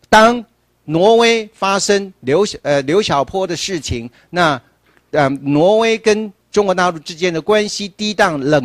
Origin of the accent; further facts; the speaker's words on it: Taiwan; 甚至还有一些我们台湾人被这个所谓的流氓国家，